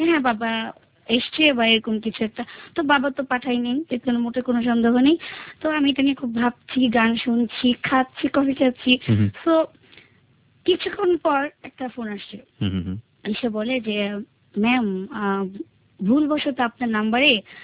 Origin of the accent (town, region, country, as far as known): Dhaka, Dhaka Division, Bangladesh; born or raised there